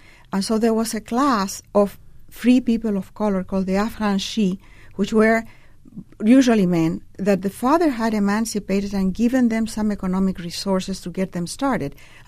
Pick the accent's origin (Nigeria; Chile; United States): Chile; I come from Chile, where we did not have plantations